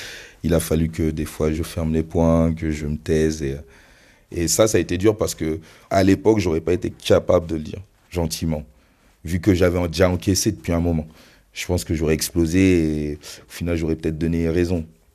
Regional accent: Centre-Val de Loire, France; also born or lived in Côte d'Ivoire; Je suis originaire de Côte d'Ivoire, plus précisément à Bobo, Abidjan. J'ai grandi du coup dans la région centre, dans l'Eure-et-Loir.

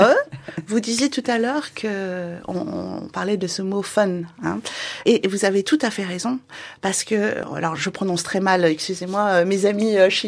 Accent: south of France, France; nous, dans le Sud, moi, je suis du Sud, donc je suis d'origine du Sud

